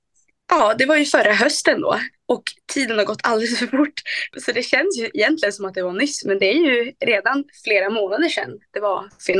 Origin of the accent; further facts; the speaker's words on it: Skellefteå, Västerbotten County, Sweden; Man kanske inte hör det, för att folk brukar säga att jag inte har så grov dialekt, men jag kommer från Skellefteå. Långt upp i norr. Jag är 19 år gammal och